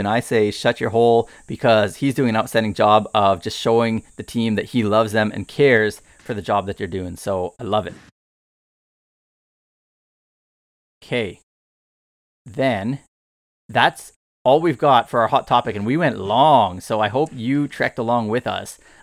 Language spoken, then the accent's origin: English; Canada; at least for me as a Canadian, to the 2010 ice hockey medal game or tournament